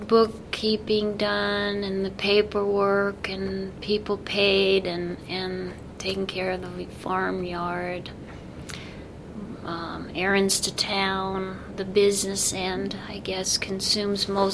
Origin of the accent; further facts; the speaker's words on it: Ontario, Oregon, United States; born there; I was born in Ontario, Oregon. My parents lived in western Idaho, and that was the closest hospital.